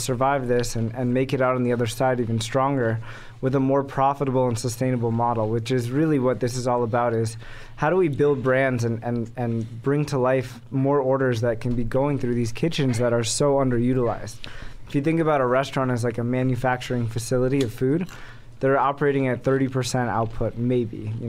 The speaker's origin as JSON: {"language": "English", "region": "California", "country": "United States", "tie": "born or raised there", "said": "We grew up in California where there's amazing tacos everywhere, on every corner."}